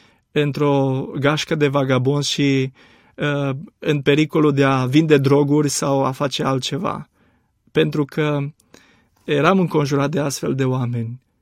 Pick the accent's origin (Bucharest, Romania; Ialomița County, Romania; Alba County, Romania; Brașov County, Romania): Alba County, Romania; Alba Iulia; m-a adus din nou în Alba Iulia, orașul meu natal.